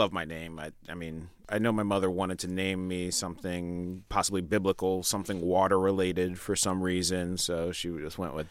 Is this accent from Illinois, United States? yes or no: no; New York, United States; Keegan's from Detroit, and I'm from New York